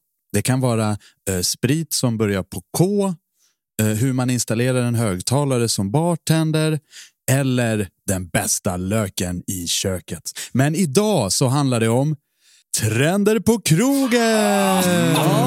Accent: Dalarna County, Sweden; det märks inte att jag är från Dalarna heller.

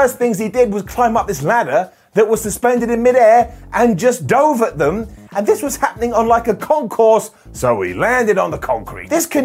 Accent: England, United Kingdom; I am an Englishman, a United Kingdom person

